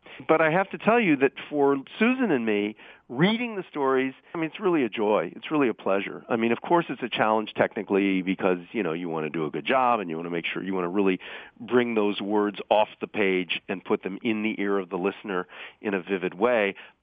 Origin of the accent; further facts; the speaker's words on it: Dayton, Ohio, United States; So I grew up in Dayton, you know, memorizing all of Jonathan's routines.